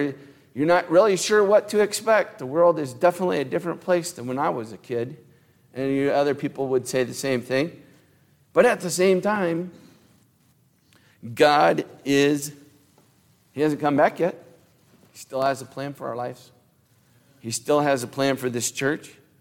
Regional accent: Missouri, United States; I'm from Missouri. My dad's family's from the Ozarks, right?

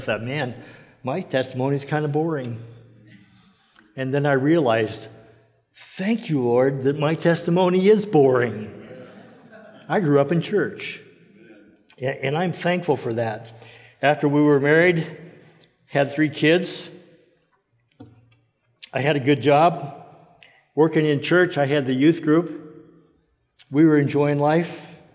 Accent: Colorado Springs, Colorado, United States; My wife, Peggy, we grew up in Colorado Springs and then got married, had kids.

